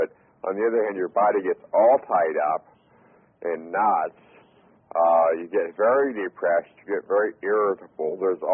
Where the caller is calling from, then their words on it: Melbourne Village, Florida, United States; I'm calling from Melbourne Village, Florida.